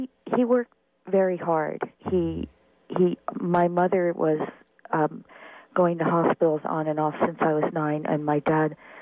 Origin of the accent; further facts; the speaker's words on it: New Mexico, United States; moved away; also born or lived in Queens, New York City; Oh, my gosh, I so much want to visit there, and I was born in Queens. But when I was a little kid, my father moved us out from New York City to southern New Mexico in the mountains.